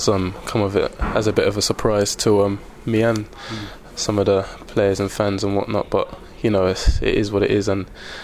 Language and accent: English; Oxford, South East England, United Kingdom; Born and raised in Oxford, so Reading weren't too far.